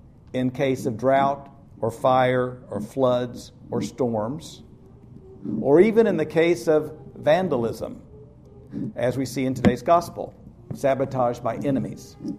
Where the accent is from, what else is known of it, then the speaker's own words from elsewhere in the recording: Ponca City, Oklahoma, United States; I was 18 at the time, working on a farm outside my hometown, which is Ponca City, Oklahoma, a town in northern Oklahoma, about 20 miles from the Kansas line.